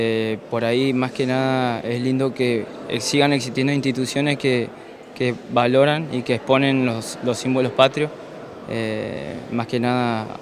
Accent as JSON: {"language": "Spanish", "country": "Argentina", "said": "como persona, como argentino, orgulloso de llevar la bandera nacional en los actos"}